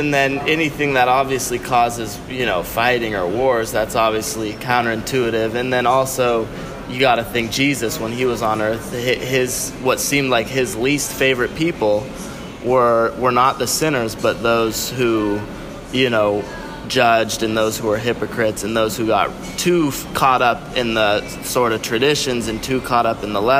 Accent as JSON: {"language": "English", "country": "Ireland", "said": "Yeah, and I try to stay balanced, but I'm Irish."}